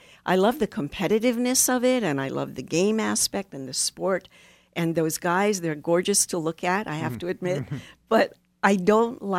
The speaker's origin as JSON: {"language": "English", "region": "Washington, D.C. area", "country": "United States", "tie": "born or raised there", "said": "I'm a local girl. I don't know enough about, you know, I grew up outside of Washington, D.C., so my brother still loves the Redskins."}